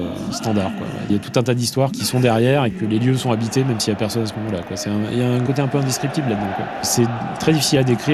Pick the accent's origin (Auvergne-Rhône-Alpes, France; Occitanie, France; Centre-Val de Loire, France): Auvergne-Rhône-Alpes, France; Aubenas; avec mes petits yeux d'Ardéchois, il y avait plus de monde dans le stade que dans ma ville natale, qui est Aubenas.